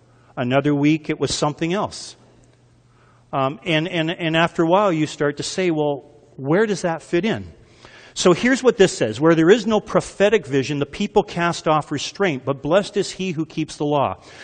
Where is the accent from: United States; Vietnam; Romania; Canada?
Canada; Yeah, I'm Canadian, by the way.